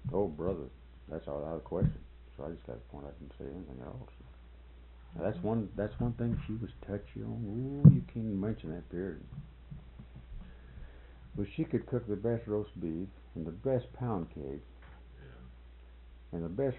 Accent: Florida, United States; born or raised there

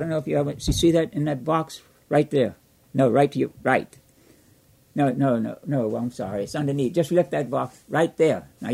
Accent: Missouri, United States; You know, I'm from Missouri, but I always had to try it out.

